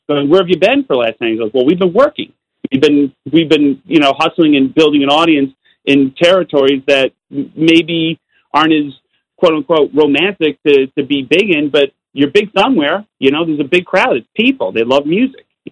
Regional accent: Utica, New York, United States; They thought I was British for like 10 years. And I'm like, no, I'm from Utica, New York.

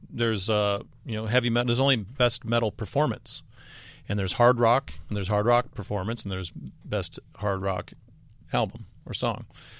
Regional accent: Southern United States, United States; And for a band like us, we're four dirtbags from the South that just got into a van and started touring.

